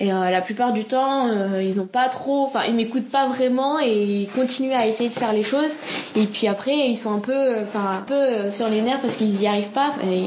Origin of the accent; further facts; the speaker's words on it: Réunion, France; Je suis d'origine de l'île de la Réunion. Je suis née à Saint-Étienne